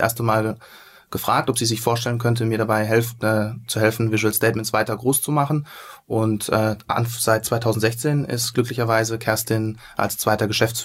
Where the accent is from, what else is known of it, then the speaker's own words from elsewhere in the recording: Freiburg, Baden-Württemberg, Germany; Genau, also ich komme ursprünglich aus Freiburg. Ich dachte eigentlich, dass ich ganz gut Hochdeutsch spreche, aber jetzt habe ich mich wahrscheinlich schon verraten in den ersten Sätzen.